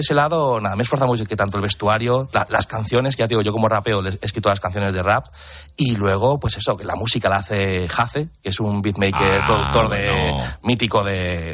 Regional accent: Ávila, Castile and León, Spain; todos mis colegas de mi ciudad, que yo soy de Ávila, pues todos mis colegas son raperos

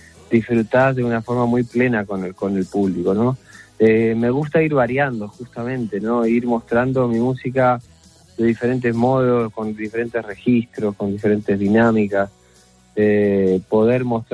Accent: Uruguay; Estuve haciendo conciertos en Uruguay, en mi país

